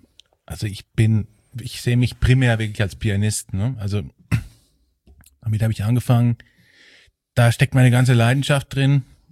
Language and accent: German; Heidelberg, Baden-Württemberg, Germany; born there; now in Cologne, Germany; Ich bin in Heidelberg geboren, ja.